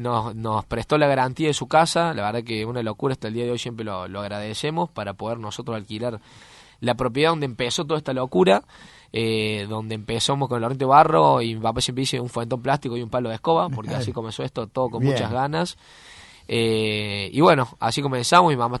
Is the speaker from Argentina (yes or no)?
yes; Loreto, Santiago del Estero, Argentina; nosotros somos de Santiago del Estero, un pueblo llamado Loreto.